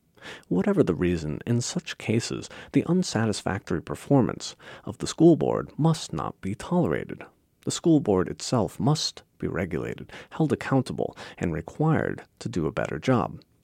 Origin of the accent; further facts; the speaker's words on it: Baltimore, Maryland, United States; Suppose further that money is not the problem, as in my hometown of Baltimore